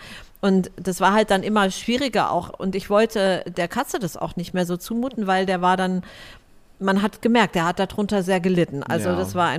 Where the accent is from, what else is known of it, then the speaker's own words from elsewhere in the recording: Frankfurt, Hesse, Germany; ich bin in Frankfurt aufgewachsen